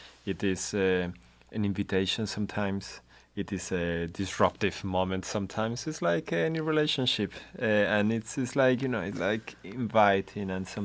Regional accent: Italy; I'm from Italy, but why not incorporating the guitar and the fandango in a chamber music group?

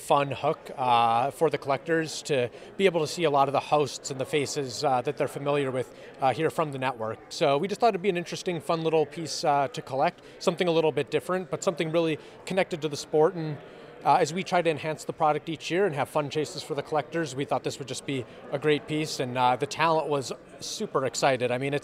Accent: Chicago, Illinois, United States; I grew up in Chicago, and I'm a huge Cubs fan.

